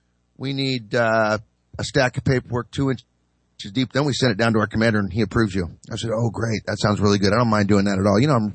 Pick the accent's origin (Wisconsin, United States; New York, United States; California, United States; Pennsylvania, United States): California, United States; Redding; I'm from Reading, proud graduate and product of the Evergreen Union School System and West Valley High School, class of 83.